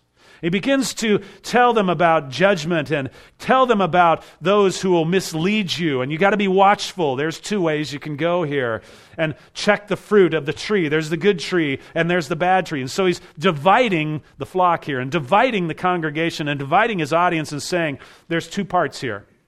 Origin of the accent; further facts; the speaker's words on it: California, United States; now in Alaska, United States; I grew up in California. I'm familiar with earthquakes, and here I am in Alaska.